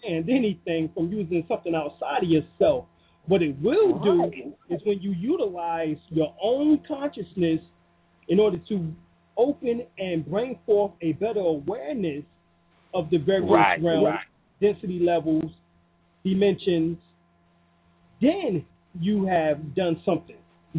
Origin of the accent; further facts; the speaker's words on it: New York, United States; And so, you know, I'm a New Yorker.